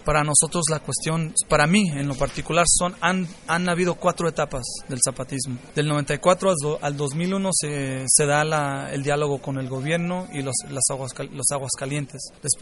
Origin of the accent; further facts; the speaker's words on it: Los Angeles, California, United States; vengo desde Los Ángeles, hago música hip hop desde los 16 años, desde chamaco. Vengo de familia mexicana de Jalisco, soy chicano, viví allá, vivo en el barrio, he vivido en el barrio por mucho tiempo.